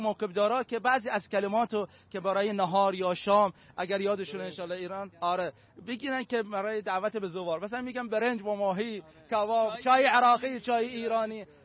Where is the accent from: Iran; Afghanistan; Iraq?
Iraq; Najaf, Najaf Governorate; من که بچه عراقم، بچه نجفم